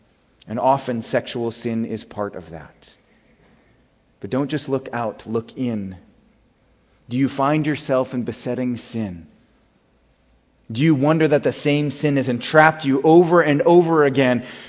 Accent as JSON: {"language": "English", "region": "Wisconsin", "country": "United States", "tie": "born or raised there", "said": "Many of you know that I grew up in Wisconsin"}